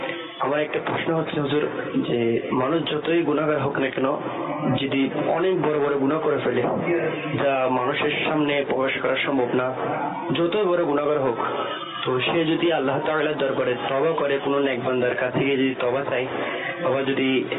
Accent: Chittagong, Chittagong Division, Bangladesh; আমার বাড়ি চট্টগ্রাম।

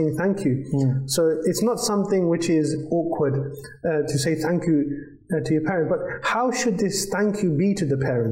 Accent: London, United Kingdom; because I'm from London, you're from Birmingham

